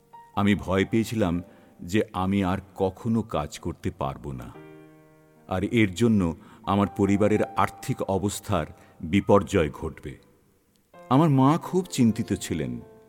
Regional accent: Kanpur, Uttar Pradesh, India; আমার বাড়ি কানপুর।

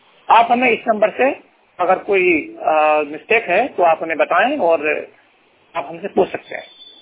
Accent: Bareilly, Uttar Pradesh, India; और मैं डिस्ट्रिक्ट बरेली का रहने वाला हूँ।

